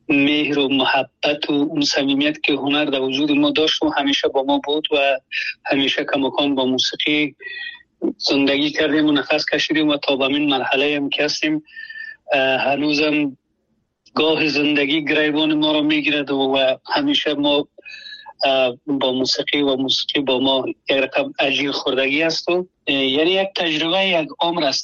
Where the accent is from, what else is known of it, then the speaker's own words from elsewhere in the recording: Afghanistan; also born or lived in Germany; now in United States; از 2022 از افغانستان برآمدیم و آمدیم همین گونه پاکستان و از پاکستان آلمان، و آلمان هم یک سال و یک نیم سال اونجا بودم و مدتی کوتاه یک پنج ماه میشه که آمدم امریکا و فعلا امریکا هستم.